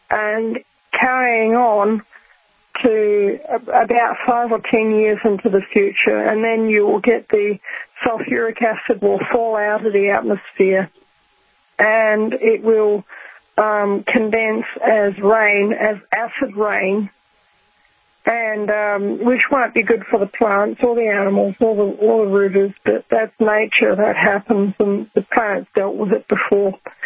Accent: Rotorua, Bay of Plenty, New Zealand; I grew up at Rotorua in New Zealand, which is about 50 miles down the road from Taupo.

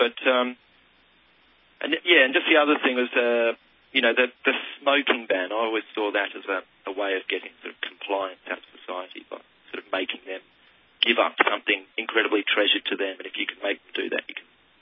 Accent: Australia; I'm from Australia originally, and they're running away with it over there.

